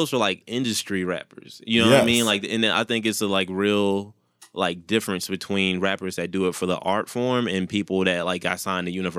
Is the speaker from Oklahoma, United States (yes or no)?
no; Belleville, Illinois, United States; like I said, I'm from Belleville.